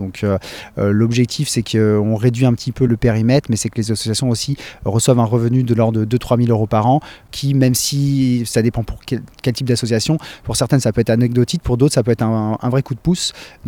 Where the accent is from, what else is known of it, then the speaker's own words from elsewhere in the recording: Rennes, Brittany, France; Moi, je suis d'origine de Rennes et donc j'ai fait des études informatiques